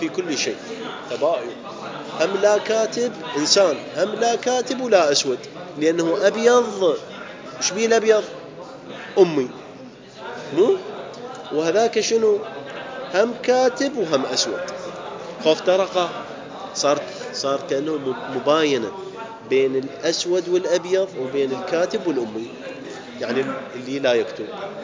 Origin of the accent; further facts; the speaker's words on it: Najaf, Najaf Governorate, Iraq; أنا ابن النجف، أنا طالب النجف، أنا دارس النجف،